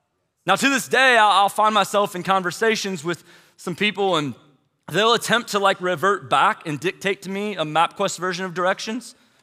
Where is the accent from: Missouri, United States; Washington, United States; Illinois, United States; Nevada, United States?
Missouri, United States; St. Louis; I grew up in St. Louis, and so we would vacation most summers from St. Louis, and we'd drive to Florida.